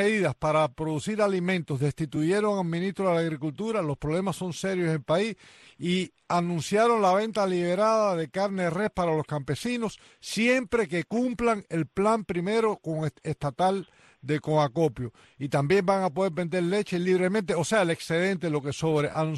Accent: Camagüey, Cuba; born there; murieron en mi tierra, donde yo nací en Camagüey

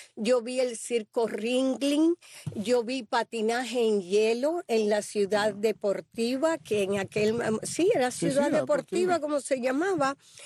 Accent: Cuba; also born or lived in Los Angeles / New York; now in Miami, United States; yo tenía presentado para irme de Cuba, yo venía a través de España, y cuando se convierte el éxodo del Mariel, que se produce, mi tío, que me había criado y vivía aquí

